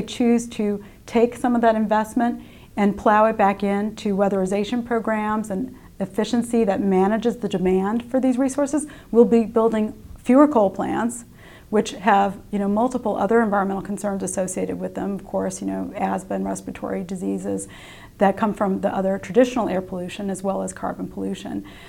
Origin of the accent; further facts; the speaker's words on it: Louisiana, United States; I'm from Louisiana, which is an energy state